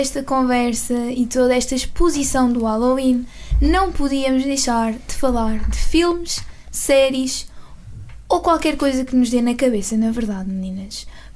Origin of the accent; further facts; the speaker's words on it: Portugal; como eu sou portuguesa, tipicamente, e não sei falar inglês, vai em português.